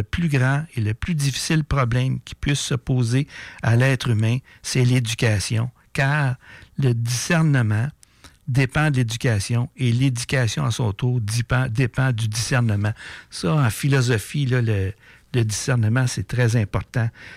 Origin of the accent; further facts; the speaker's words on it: Quebec, Canada; en France, aux États-Unis et chez nous au Québec.